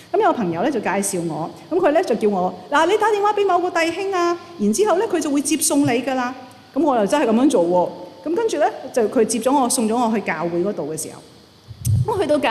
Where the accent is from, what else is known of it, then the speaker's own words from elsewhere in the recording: Chaozhou, Guangdong, China; 我是潮州人，是真的，我真的是潮州人的。